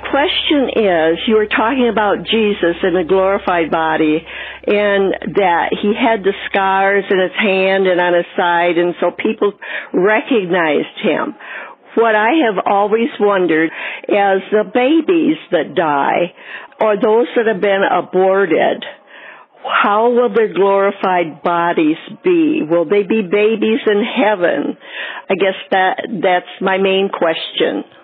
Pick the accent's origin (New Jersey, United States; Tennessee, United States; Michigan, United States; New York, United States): Michigan, United States; I'm from Michigan.